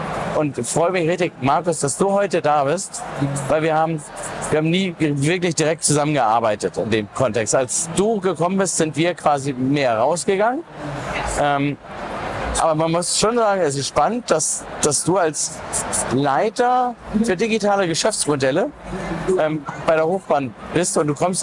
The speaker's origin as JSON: {"language": "German", "region": "Hamburg", "country": "Germany", "tie": "born or raised there", "said": "Als Hamburger Jungen für mich natürlich auch etwas, wo ich ein Herz habe, wo ich damit aufgewachsen bin."}